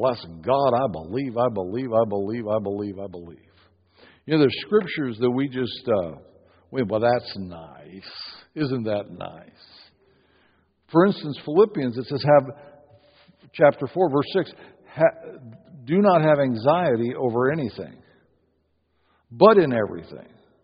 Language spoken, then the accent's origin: English; Seattle, Washington, United States; I came from Seattle area, lived in West Seattle, and then in Port Orchard.